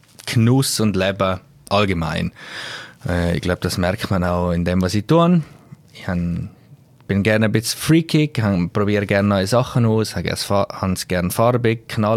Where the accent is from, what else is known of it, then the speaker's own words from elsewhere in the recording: Grisons, Switzerland; wie du sicher gehört hast, bin ich im Bündnerland geboren und aufgewachsen. Ja, das Jahr werde ich 30.